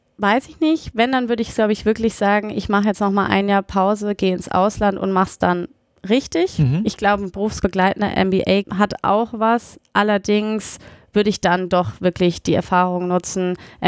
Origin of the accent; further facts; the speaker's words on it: Munich, Bavaria, Germany; Ich bin ja in München aufgewachsen.